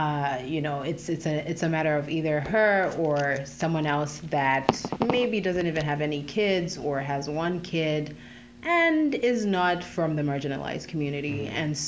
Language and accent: English; Zambia; now in Canada; I'm from Zambia, so that's a country in the southern part of Africa. Born and raised there, and I have been in Canada for about 4 years now.